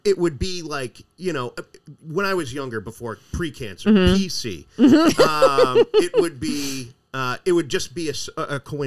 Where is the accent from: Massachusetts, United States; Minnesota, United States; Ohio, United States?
Massachusetts, United States; Natick; we had this sign hanging in our house where I grew up in Natick.